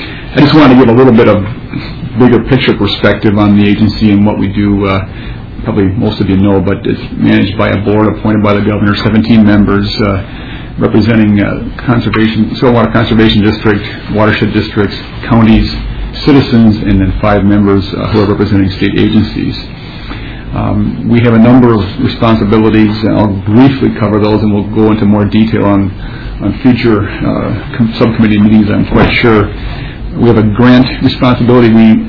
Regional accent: Minnesota, United States; So I can note for the record that I was raised in the Doty district up in central Minnesota, and my family farm is still in that area.

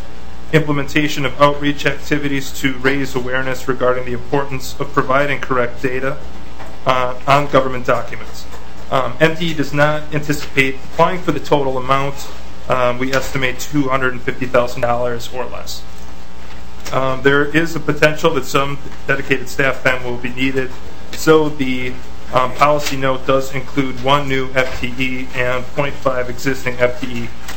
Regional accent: Wisconsin, United States; I'm from Wisconsin. I can't explain.

